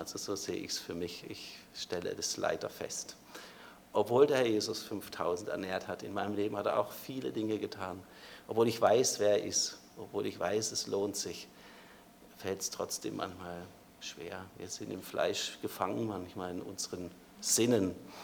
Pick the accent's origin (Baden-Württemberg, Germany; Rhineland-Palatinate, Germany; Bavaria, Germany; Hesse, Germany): Hesse, Germany; Frankfurt; Ich kriege keinen Sieg über Sünde, ich als Frankfurter nicht.